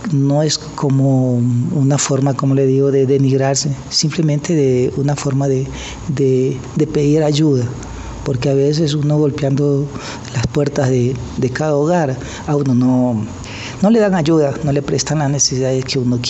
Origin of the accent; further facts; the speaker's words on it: Medellín, Antioquia, Colombia; now in Ecuador; Vengo de Medellín, una tierra pues que hay que luchar para sobrevivir más que nada. Los primeros años aquí en Ecuador pues fueron muy pesados, no conocía a nadie.